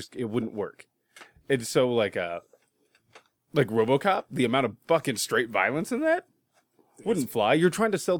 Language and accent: English; New Mexico, United States; born there; I was born in New Mexico. That's not the same thing.